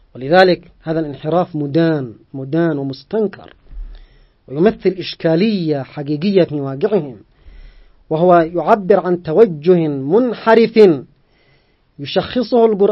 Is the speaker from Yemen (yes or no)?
yes; Yemen; نحن على مستوى بلدنا اليمن قلنا وأكدنا عبر كل الوسائل